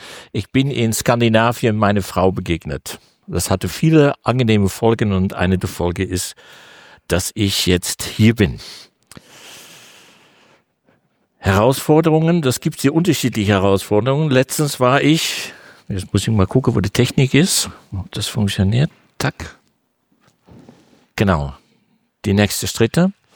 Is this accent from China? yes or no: no; Amsterdam, North Holland, Netherlands; born there; German is a second language; moved away; ihr merkt sicher an der Aussprache, ich bin nicht von hier. Ich bin Import. Ich bin ein Holländer. Bin geboren in Amsterdam.